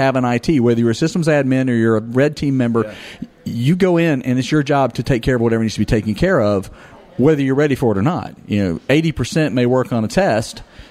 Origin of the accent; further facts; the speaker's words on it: Panama City, Florida, United States; I'm from Panama City.